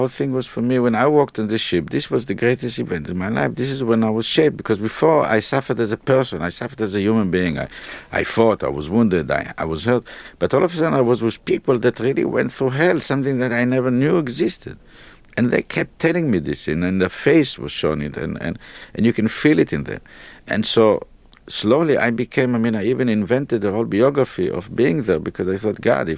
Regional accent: Israel; We grew up in Palestine in the heat, near the sea. We never lived in ghettos.

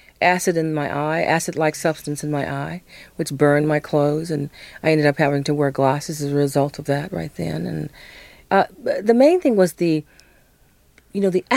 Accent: United States; I am an American.

